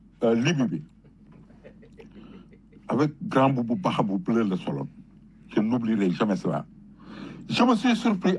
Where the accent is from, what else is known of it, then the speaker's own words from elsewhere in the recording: Senegal; Je suis fier du Sénégal.